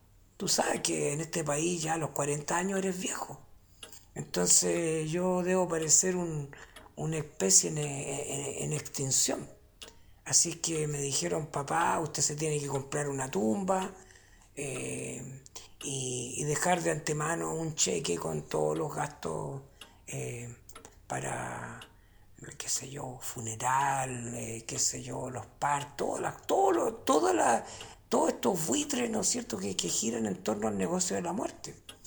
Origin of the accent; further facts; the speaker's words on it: Los Ángeles, Biobío, Chile; Tú sabes que yo soy de Los Ángeles, en la cordillera.